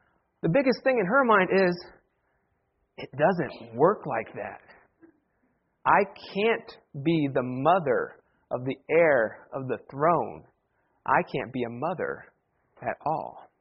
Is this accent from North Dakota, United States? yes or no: no; Sterling, Ohio, United States; So it's been an exciting couple of weeks in my hometown of Sterling, Ohio. A lot of exciting things happening in this small rural town.